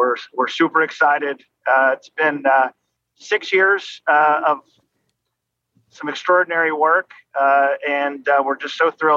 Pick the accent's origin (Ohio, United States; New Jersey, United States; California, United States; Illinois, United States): Ohio, United States; Cincinnati; Well, I'm a Cincinnati kid. So I grew up in Westwood, and I've never forgotten my roots. And I've always felt blessed to have to be born in Cincinnati, to make Cincinnati my home.